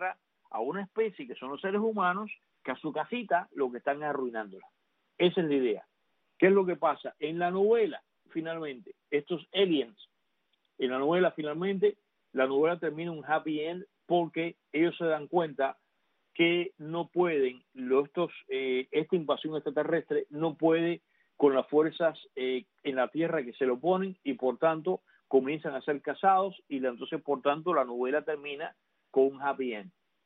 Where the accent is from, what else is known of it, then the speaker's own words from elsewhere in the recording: Cuba; que soy cubano y que viví en la Cuba los primeros 30 años de mi vida